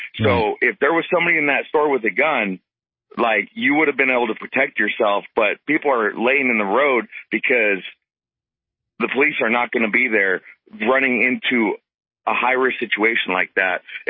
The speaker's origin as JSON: {"language": "English", "region": "Montana", "country": "United States", "tie": "born or raised there", "said": "I grew up in Montana, and there's 10 guns to every household on average out there."}